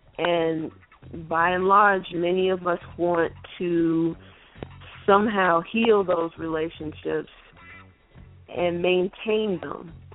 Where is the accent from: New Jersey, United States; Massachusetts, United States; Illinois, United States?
Illinois, United States; Chicago; Well, I'm a Chicagoan, so, you know, I really don't care.